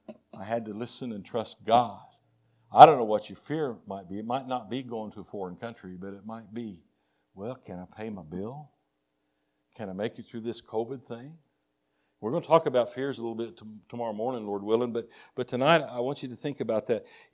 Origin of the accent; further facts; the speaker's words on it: Texas, United States; accent: Texas; I still got my Texas accent.